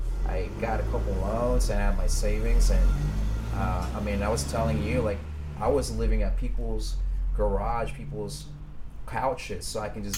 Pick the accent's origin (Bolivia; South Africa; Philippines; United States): Philippines; You know, I came from Philippines. I came from a place where I never even had anything.